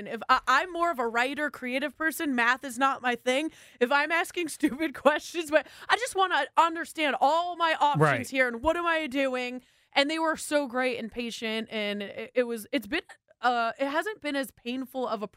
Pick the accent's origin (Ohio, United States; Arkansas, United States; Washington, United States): Washington, United States; Seattle; I grew up in Seattle where Amazon's headquarters are